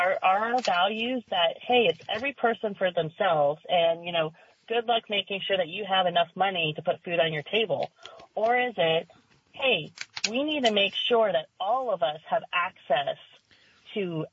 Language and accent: English; Florida, United States; I mean, I grew up in Florida, so trafficking is I actually took a couple of courses on how we track trafficking and whatnot when I was living in Florida.